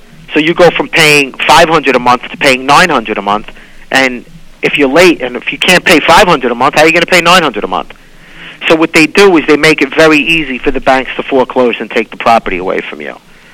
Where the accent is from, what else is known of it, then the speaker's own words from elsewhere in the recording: Brooklyn, New York, United States; because I grew up in Brooklyn